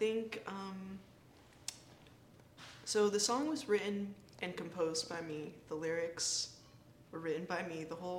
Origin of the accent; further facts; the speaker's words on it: Hayward, California, United States; I'm from Hayward, California. That's where I started my creative journey with music.